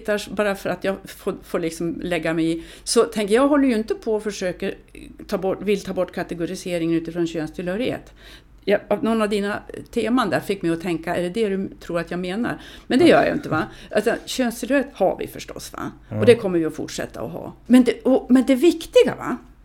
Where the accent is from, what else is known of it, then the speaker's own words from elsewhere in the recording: Lycksele, Västerbotten County, Sweden; born there; Jag är född i Lycksele.